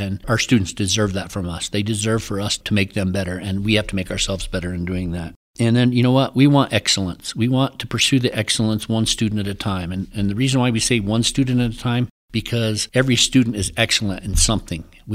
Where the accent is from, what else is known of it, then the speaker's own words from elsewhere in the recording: Monte Vista, Colorado, United States; I've spent all but about 6 months of my life in Monte Vista. I'm a graduate of Monte Vista.